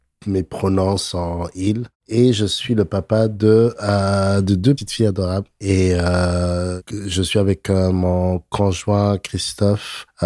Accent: Djibouti; also born or lived in Ethiopia; Je viens d'Afrique. Je suis né en Éthiopie. J'ai grandi à Djibouti et j'ai une bonne connaissance, une bonne mémoire de ça. Donc j'ai un certain bagage. C'est pas juste théorique. J'ai vécu dans différents pays d'Afrique.

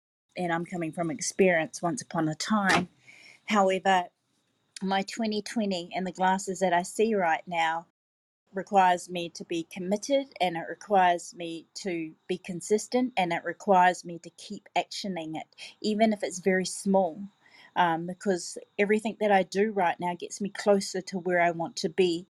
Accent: New Zealand; now in Gold Coast, Australia; I am from New Zealand, but I live in Australia on the Gold Coast.

